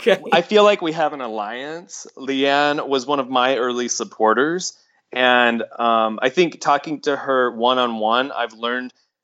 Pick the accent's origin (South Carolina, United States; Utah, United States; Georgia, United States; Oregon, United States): Georgia, United States; Yeah, I'm from Georgia, but I have a lot of family in Texas